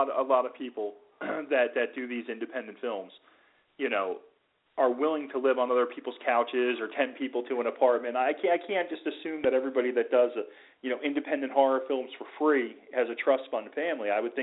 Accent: Atlantic City, New Jersey, United States; We're from Atlantic City, and Atlantic City's not doing as well as it has done in the past.

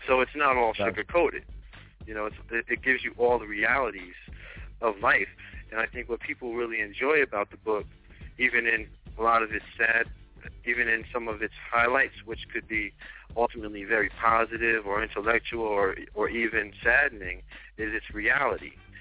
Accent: Plainfield, New Jersey, United States; because growing up in Plainfield and ultimately living in Piscataway, those are two different worlds.

